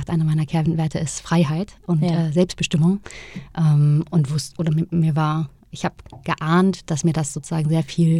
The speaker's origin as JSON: {"language": "German", "region": "Hamburg", "country": "Germany", "said": "Und ich komme ja auch ursprünglich aus Hamburg"}